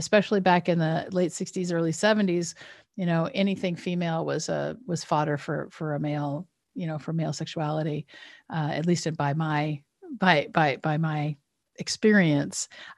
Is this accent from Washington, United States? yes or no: yes; Washington, United States; So I grew up in Southeastern Washington State and in the town that I grew up, there's a church on every corner. And so I was raised Catholic.